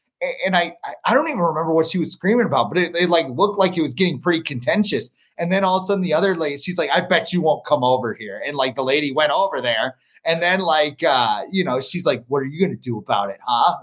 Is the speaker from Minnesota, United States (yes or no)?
yes; Minnesota, United States; I'm as a Minnesotan, I am sick and tired of New York in like every freaking sport.